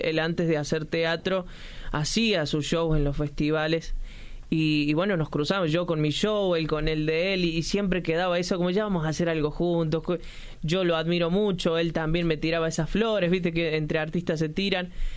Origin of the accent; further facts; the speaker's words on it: Las Peñas, Córdoba, Argentina; yo soy de Las Peñas, norte, al norte de Corte